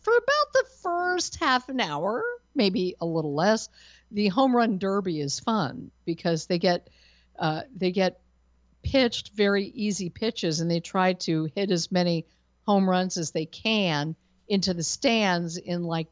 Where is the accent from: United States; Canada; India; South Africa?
United States; Denver, Colorado; now in Texas, United States; it's happening in my hometown of Denver, even though I wasn't living in Denver when I moved to Texas. Denver is my hometown. Colorado is my home state.